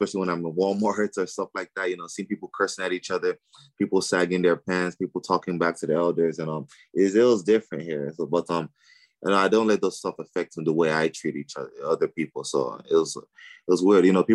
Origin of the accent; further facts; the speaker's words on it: Nigeria; now in Dallas, United States; Oh no! I grew up in Nigeria.